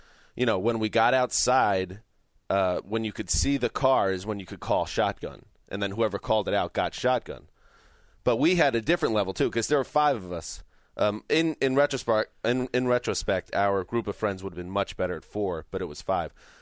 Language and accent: English; New York, United States; We grew up in New York, a town north of New York City